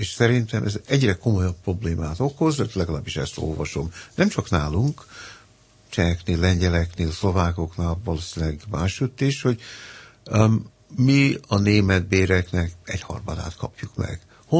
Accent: Scotland, United Kingdom; Én történetesen megértem, mert én Skóciában nőttem fel, és a két akcentus elég közel áll egymáshoz.

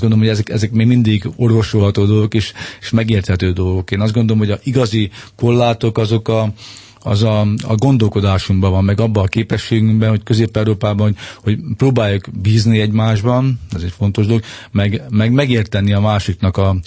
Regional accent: Hungary; tehát érzem annak ellenére, hogy magyar vagyok, sokkal nyitottabb vagyok ilyen értelemben a szláv kultúrára is

